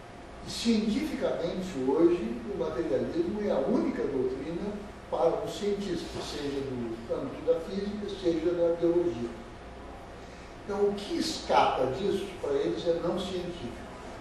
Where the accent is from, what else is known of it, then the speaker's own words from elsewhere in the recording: Porto Alegre, Rio Grande do Sul, Brazil; born there; E como eu nasci em Porto Alegre, como todos nós, a maioria de nós, a gente aprendeu o dualismo, no sangue que a gente carrega o dualismo.